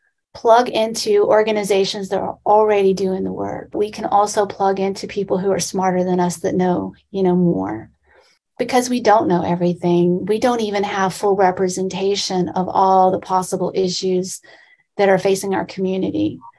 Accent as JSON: {"language": "English", "region": "the South", "country": "United States", "tie": "born or raised there", "said": "I grew up here in the South. I didn't know anything about feminism until I left, until I went to school."}